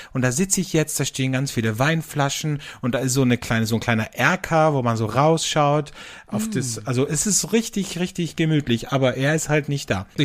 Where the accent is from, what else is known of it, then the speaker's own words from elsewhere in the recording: Austria; bei uns in Österreich